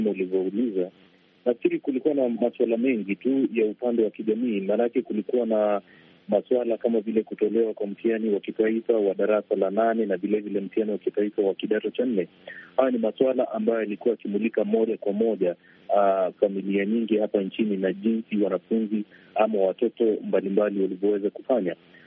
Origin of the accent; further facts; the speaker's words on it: Kenya; Nafikiri hilo ni swala la kujivunia kama Mkenya.